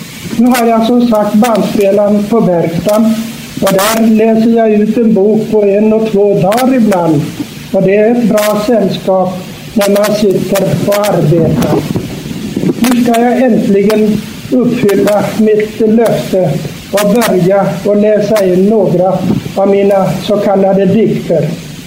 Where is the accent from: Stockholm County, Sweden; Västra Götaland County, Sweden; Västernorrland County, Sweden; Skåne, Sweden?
Västernorrland County, Sweden; Selånger; som skildrar en händelse från verkliga livet hemma i Selånger. Det var tre barn som satt på stranden av Selångersån och lekte